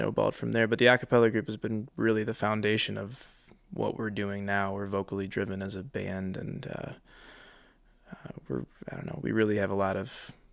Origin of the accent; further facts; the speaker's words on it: Lansing, Michigan, United States; I came in from Lansing, Michigan to go to school to Albion to play football